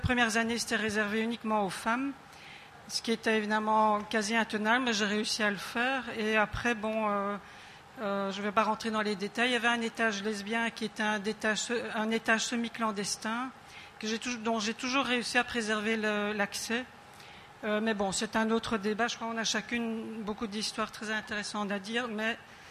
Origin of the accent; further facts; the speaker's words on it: Belgium; moi-même, je viens de Belgique